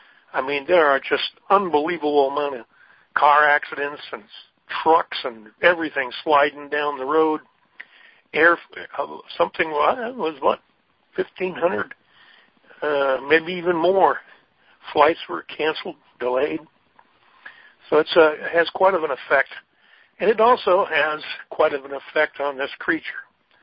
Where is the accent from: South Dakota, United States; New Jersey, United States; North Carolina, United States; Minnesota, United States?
Minnesota, United States; And I think my home state, Minnesota, the other day was 20 below, 27 below zero.